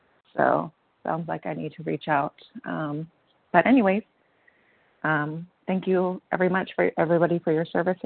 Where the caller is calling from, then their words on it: San Diego, California, United States; from San Diego, California, recovered compulsive overeater.